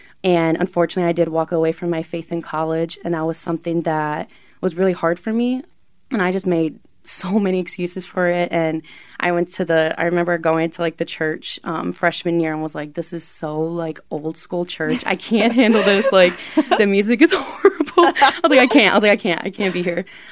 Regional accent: Ann Arbor, Michigan, United States; I grew up in the Ann Arbor community. I'm a fellow Christ the King parishioner.

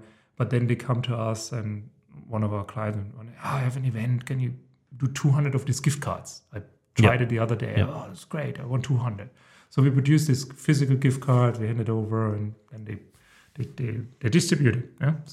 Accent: southern Germany, Germany; Yeah, so I'm originally from Germany. I think probably everybody has guessed it so far. I come from a small town in the south of Germany, 6,000-7,000 inhabitants. I think founded by the Romans, like 50 BC or something

